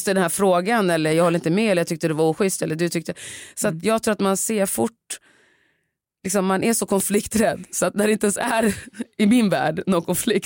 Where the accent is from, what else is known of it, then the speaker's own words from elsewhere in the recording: Sweden; jag är ändå uppvuxen i Sverige. Så att, och det är ändå liksom, jag är släkt över hela världen.